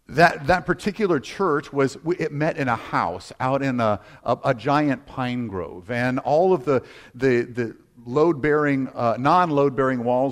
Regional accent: the South, United States; I grew up in the church. I was raised in the South

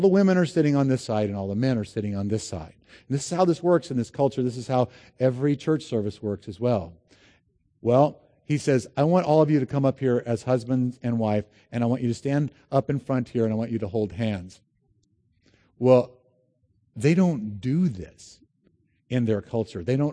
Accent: United States; I'm an American. I don't know where my blind spots are.

